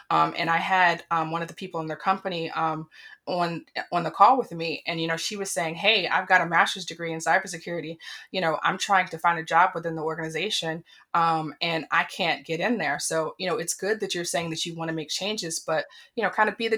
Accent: Washington, District of Columbia, United States; You know, I am from Washington, D.C. So I went to D.C. public school.

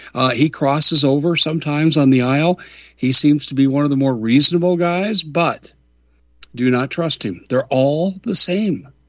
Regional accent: Arizona, United States; all I have to do is point out to what's going on in my home state in Arizona

